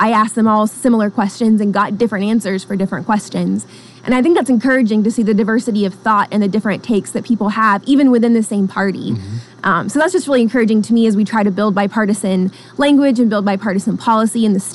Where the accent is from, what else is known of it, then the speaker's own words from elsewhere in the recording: Tulsa, Oklahoma, United States; I grew up in Tulsa, so I'm actually not from House District 11, but I have had family up in Bartlesville for over a decade.